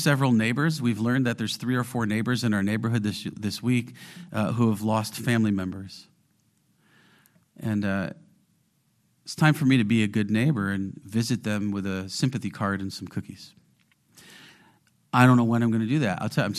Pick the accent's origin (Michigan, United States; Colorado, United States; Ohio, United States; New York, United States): New York, United States; I grew up ice skating in Western New York.